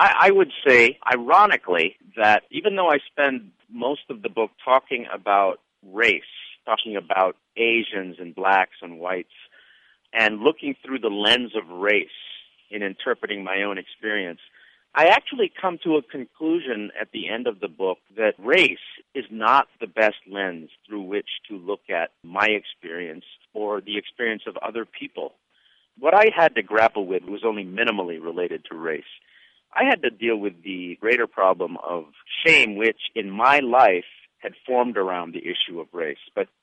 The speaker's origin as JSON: {"language": "English", "country": "United States", "tie": "born or raised there", "said": "I felt that a little bit growing up in America in the 1960s and early 70s."}